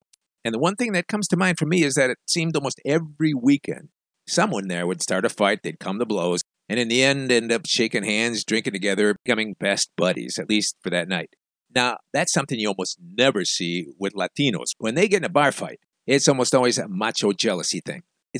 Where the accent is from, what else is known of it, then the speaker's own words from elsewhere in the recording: Chicago, Illinois, United States; You know, Mr. D, I'm from Chicago, and you know, we always turn the Chicago River green on St. Paddy's Day.